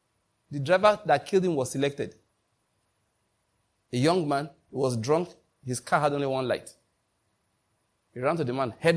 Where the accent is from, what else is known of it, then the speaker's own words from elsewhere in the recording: Enugu, Enugu State, Nigeria; He called me a Lagos pastor. Number one, I came from Enugu.